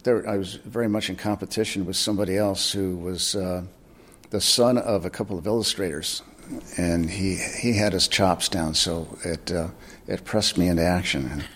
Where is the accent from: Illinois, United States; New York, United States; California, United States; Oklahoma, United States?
Illinois, United States; I was in a community north of Chicago. So I had ravines and shoreline.